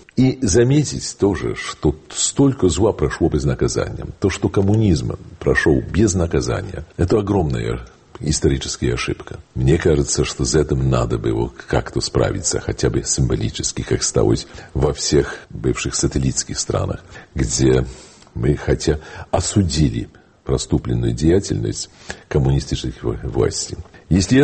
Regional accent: Poland; Russian is a second language; мы поляки, не можем считать себя чистыми и невиноватыми.

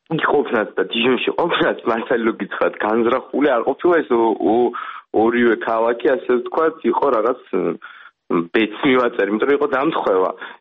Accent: Kakheti, Georgia; მე წარმოშობით კახელი ვარ

